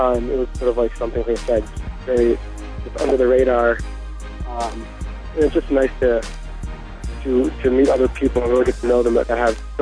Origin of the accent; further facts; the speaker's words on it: Rhode Island, United States; We're from Rhode Island.